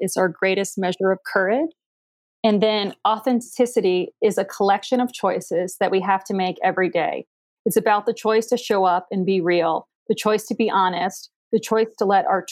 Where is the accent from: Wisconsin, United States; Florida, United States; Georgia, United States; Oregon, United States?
Florida, United States; Dunedin; also born or lived in New York City; So I was born and raised in Dunedin, and after 18 years living in New York City, I've been back working in St. Pete for 2 years, but I live up in Bel Air.